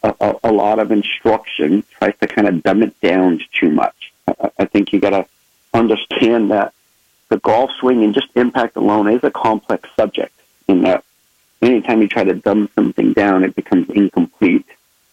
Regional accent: Rhode Island, United States; up in my hometown, up in Rhode Island.

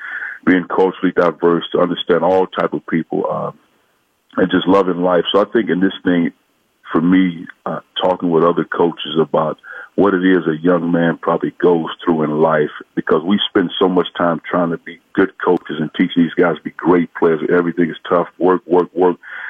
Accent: East St. Louis, Illinois, United States; when I grew up in East St. Louis, the things I went through, the things I tried to overcome, had to overcome, my experiences from East St. Louis to West Lafayette, Indiana, where I attended Purdue University

